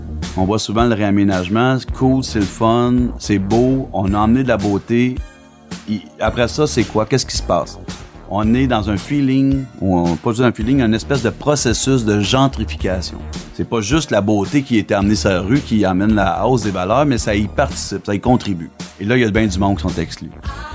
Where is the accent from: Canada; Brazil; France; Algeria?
Canada; Saint-Jean-sur-Richelieu, Quebec; Moi, je viens de Saint-Jean-sur-Richelieu, mais c'était pas la banlieue.